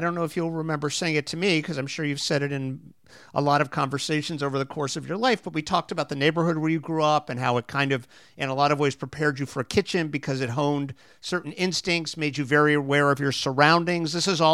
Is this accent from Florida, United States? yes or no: yes; Miami, Florida, United States; now in New York, United States; I mean, I grew up in Miami, Florida. I've been in New York I can't do the math offhand, I'll just say since 1985.